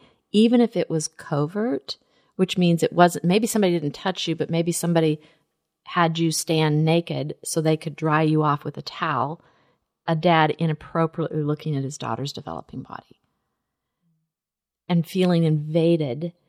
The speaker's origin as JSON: {"language": "English", "region": "Southern United States", "country": "United States", "accent": "Southern", "said": "That's my Southern accent."}